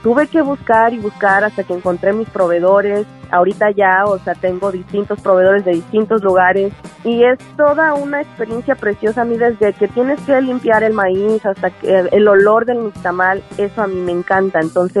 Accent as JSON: {"language": "Spanish", "region": "Tamaulipas", "country": "Mexico", "tie": "born or raised there", "also_born_or_lived": "Houston, United States", "lives_now": "Puerto Vallarta, Mexico", "said": "soy nacida en Houston, Texas, pero soy vaya originaria de Tamaulipas. Toda mi familia es de ahí y viví casi toda mi vida en Tamaulipas."}